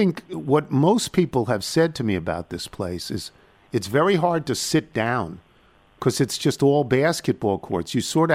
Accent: Lititz, Pennsylvania, United States; now in Elizabethtown, United States; Located roughly between my current home in Elizabethtown, Pennsylvania, my hometown of Lillits, Pennsylvania, about 10 miles away.

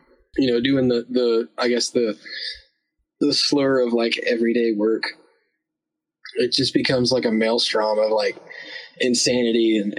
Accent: North Carolina, United States; also born or lived in Alabama; I was raised both in North Carolina and Alabama.

